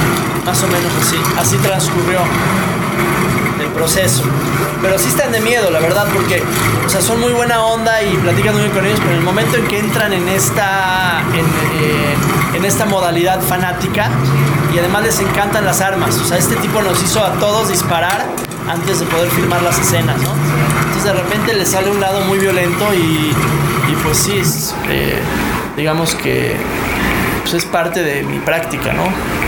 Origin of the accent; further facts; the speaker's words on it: Mexico; les dije que, pues, que soy mexicano.